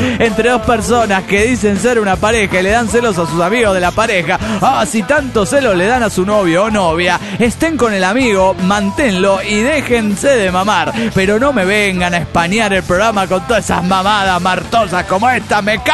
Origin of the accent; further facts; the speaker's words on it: Caracas, Capital District, Venezuela; de Caracas, Venezuela.